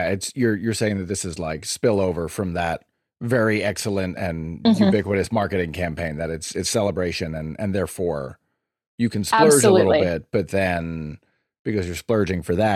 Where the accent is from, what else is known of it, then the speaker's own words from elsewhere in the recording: New York, United States; I'm from New York.